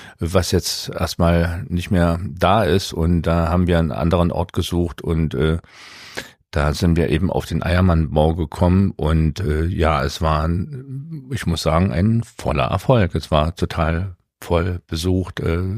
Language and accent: German; Jena, Thuringia, Germany; Ich bin ja im Darmviertel aufgewachsen. Darmviertel war damals eher kinderreiche Familien oder eher ärmere Leute